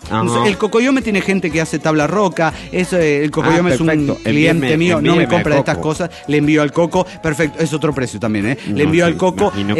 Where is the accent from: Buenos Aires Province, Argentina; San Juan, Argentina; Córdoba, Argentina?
Córdoba, Argentina; Mina Clavero; de mi querido pueblo, de Mina Clavero